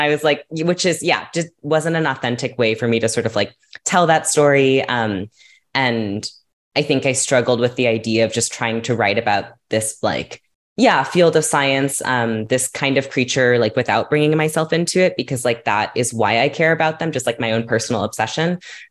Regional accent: California, United States; Like, I grew up in California. I got to see a lot of tide pools when I was younger.

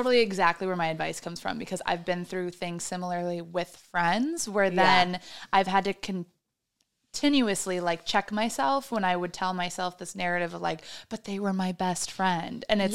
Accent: Midwest, United States; but I am also from the Midwest, so I guarantee you it was fucking happening left and right.

